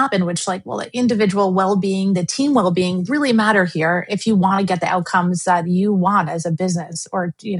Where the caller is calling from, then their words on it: New York, United States; I'm on the road right now. I'm calling in from New York, but I've been like multiple cities right now.